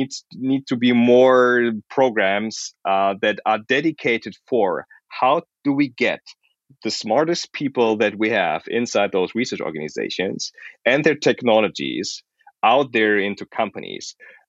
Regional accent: Munich, Bavaria, Germany; I'm from Munich, so looking at the Munich ecosystem, there's so much in place.

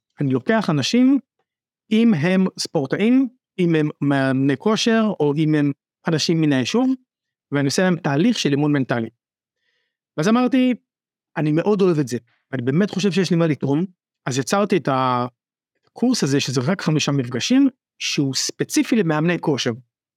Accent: Nahariya, Northern District, Israel; also born or lived in Tel Aviv; now in Haifa, Israel; אני מנהריה, אבא לשתי בנות מקסימות, גרתי בתל אביב עד גיל 46, ולפני שנה עברנו לחיפה. אני גר בבת גלים, הים נמצא ממש פה, משהו כמו 10 מטרים ממני

